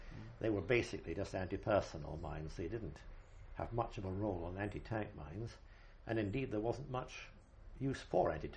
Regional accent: Scotland, United Kingdom; As a Scotsman, which is a slight digression, I find it very much easier, because

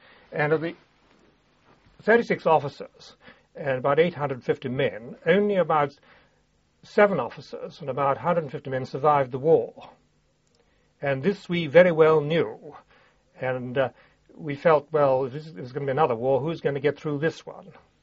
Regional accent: Cheltenham, South West England, United Kingdom; born there; I was born in Cheltenham in 1916.

